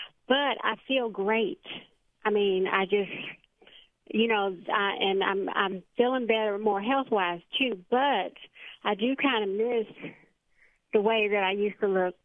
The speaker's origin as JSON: {"language": "English", "region": "Indiana", "country": "United States", "moved": "yes", "lives_now": "Alabama, United States", "said": "I live in the South. I live in Alabama. And I'm originally from Indiana, but I've lived here for 20 years."}